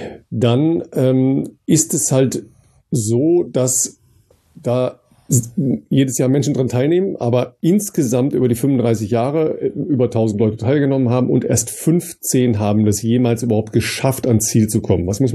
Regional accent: Dorsten, North Rhine-Westphalia, Germany; in meine Heimat in Dorsten

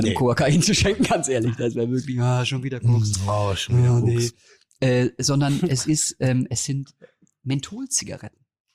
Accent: Karlsruhe, Baden-Württemberg, Germany; Ich komme aus Karlsruhe, war eine Weile weg. Jetzt wohne ich da wieder aufgrund der Nähe des Senders.

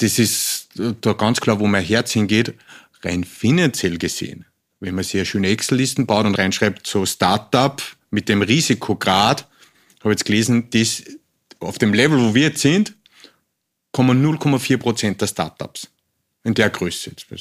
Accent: Upper Austria, Austria; bin ein Oberösterreicher Berggeher.

